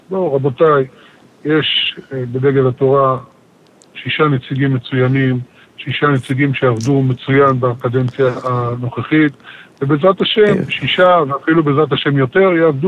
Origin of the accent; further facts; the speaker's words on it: Jerusalem, Jerusalem District, Israel; אני ירושלמי, אני בירושלים, אני חי בירושלים 45 שנה, אני ירושלמי